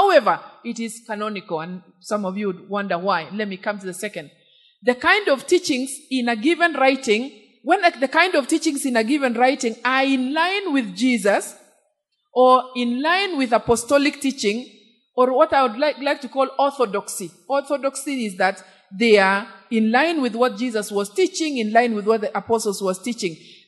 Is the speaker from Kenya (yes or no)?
yes; Kenya; I really say this to us as Kenyan